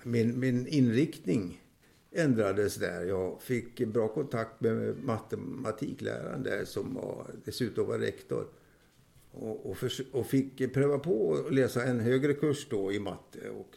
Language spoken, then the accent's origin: Swedish; Gävle, Gävleborg County, Sweden; Jag är född i Gävle 1934 och de första 18 åren tillbringade jag där. Och Gävle var ju en rätt spännande stad för en grabb att växa upp i.